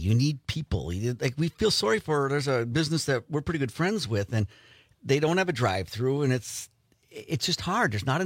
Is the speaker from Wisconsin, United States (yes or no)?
yes; Appleton, Wisconsin, United States; I'm from Appleton.